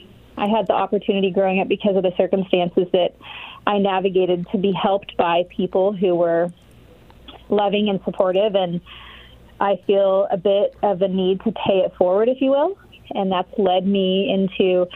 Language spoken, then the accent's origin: English; Eugene, Oregon, United States; so I'm a fifth-generation Oregonian. I was born in Lane County in Eugene at Sacred Heart Hospital, for those of you that are familiar with the area.